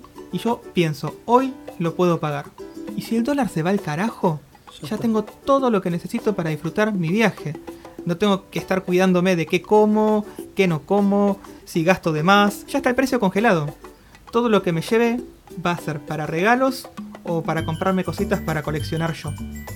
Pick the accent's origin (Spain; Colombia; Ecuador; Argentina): Argentina; Así que yo creo que como argentinos nos conviene.